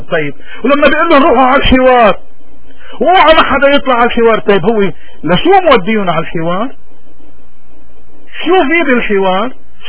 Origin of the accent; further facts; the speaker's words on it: Lebanon; نحن اصدقائنا نفهم عليهم بيتفهموا معنا، بس اصدقائنا نحن وقت اللي بتكون مصلحتنا كلبنانيين ومصلحته نحن ما فينا الا ناخد مصلحتنا.